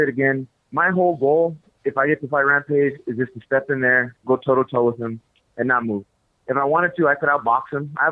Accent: El Paso, Texas, United States; Oh, no. No, of course not. When I was young, we all used to go to Juarez.

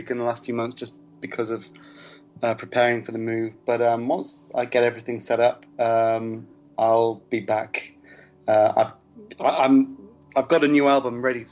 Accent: Shipley, Yorkshire and the Humber, United Kingdom; And I'm originally from Shipley.

